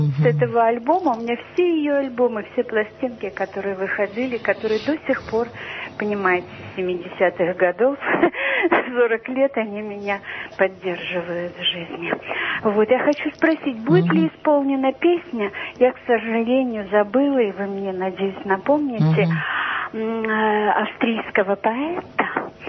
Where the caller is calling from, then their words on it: Pushkin, Saint Petersburg, Russia; я вам звоню из Пушкина, из Царского села.